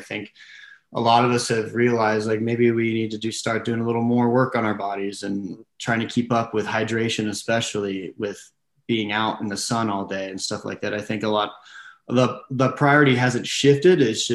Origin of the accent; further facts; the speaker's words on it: California, United States; I'm from Southern California, so my parents aren't able to come to all the games